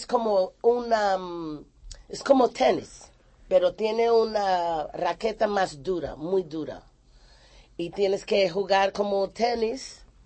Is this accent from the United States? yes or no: yes; United States; Spanish is a second language; now in Spain; Y yo soy de Estados Unidos. Y orgullosa y lo amo, mi país y todo, pero estoy enamoradísimo de España.